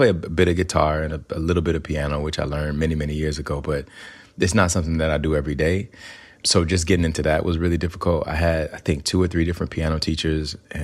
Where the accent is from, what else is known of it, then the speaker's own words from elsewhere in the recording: Alabama, United States; So growing up in Alabama, I grew up in a place where we didn't really have a lot of access to arts, either arts education or just arts in general.